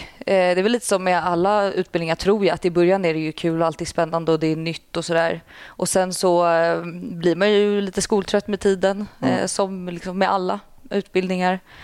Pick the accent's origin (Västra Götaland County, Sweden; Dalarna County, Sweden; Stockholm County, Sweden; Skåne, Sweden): Stockholm County, Sweden; Tyresö; I Tyresö.